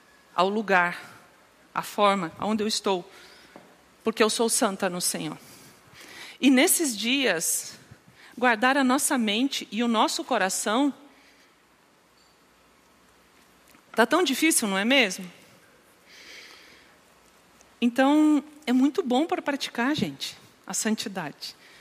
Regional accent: Brazil; E é bem interessante nós pensarmos sobre santidade no contexto que nós estamos vivendo como brasileiros, não é?

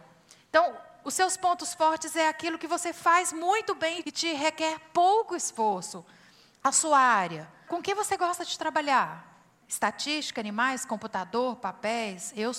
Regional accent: Minas Gerais, Brazil; Eu fui criada lá em Minas Gerais

